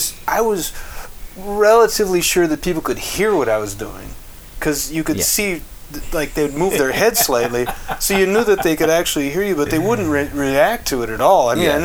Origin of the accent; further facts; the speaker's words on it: Austin, Texas, United States; My friends when I was growing up in Austin, going to middle school